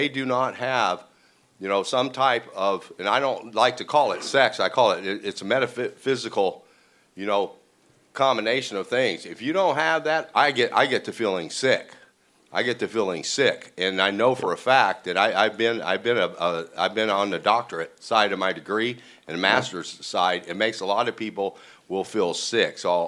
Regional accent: Fresno, California, United States; born there; But I was born in Fresno, 1958, and I have a Stanford degree.

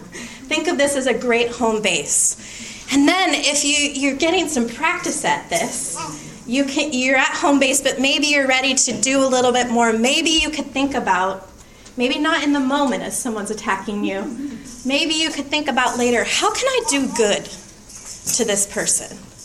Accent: Ohio, United States; I do, because I grew up in Ohio and we don't care about professional sports there because we have the Ohio State Buckeyes

